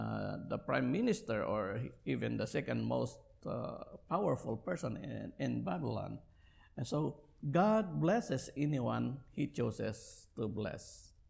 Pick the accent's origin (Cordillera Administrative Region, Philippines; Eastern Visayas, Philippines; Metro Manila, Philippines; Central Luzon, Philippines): Cordillera Administrative Region, Philippines; Baguio; Our eldest, when she transferred back in my hometown, back in Baguio City, she did not get honors.